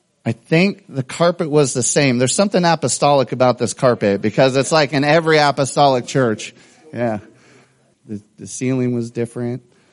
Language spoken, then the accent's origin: English; Rainier, United States; I grew up in Rainier, and someone from this church would drive an hour to pick me up